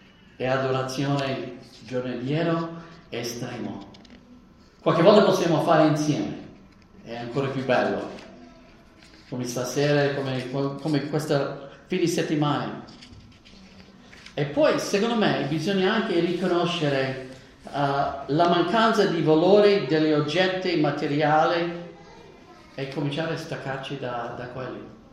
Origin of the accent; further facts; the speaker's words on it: Texas, United States; Io sono cresciuto nel Texas orientale